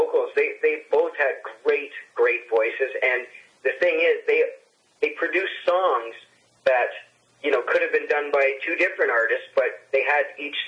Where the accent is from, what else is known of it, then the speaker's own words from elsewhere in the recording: Canada; because I'll tell you something about being a Canadian artist. We live in a big country with nobody in it.